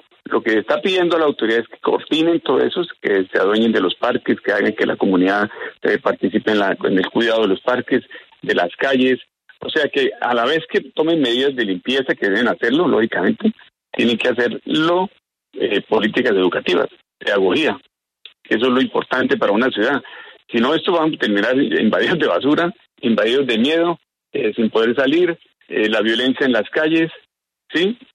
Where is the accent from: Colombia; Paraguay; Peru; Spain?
Colombia; lo que yo como ciudadano, como humangués, como colombiano, nos preocupa donde estemos viviendo